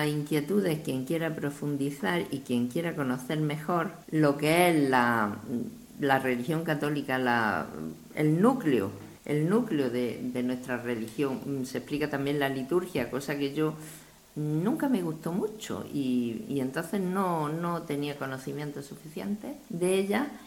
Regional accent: Spain; born there; nací en la España católica y tuve una formación católica bastante buena

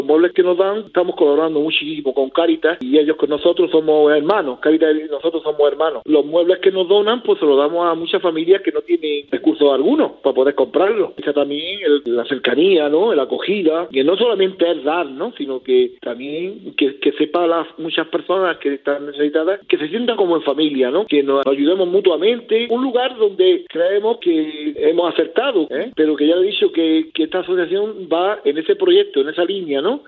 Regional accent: Granada, Andalusia, Spain; como somos de Granada, somos muy parecidos a los maños

